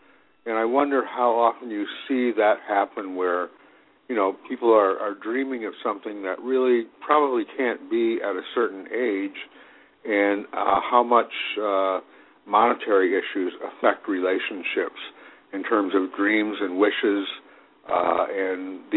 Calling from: Connecticut, United States; from Connecticut.

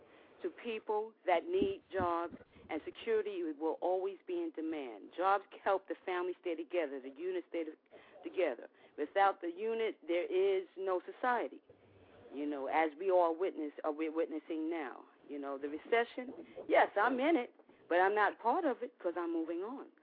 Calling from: Queens, New York, United States; I'm calling from my office in Woodside, Queens.

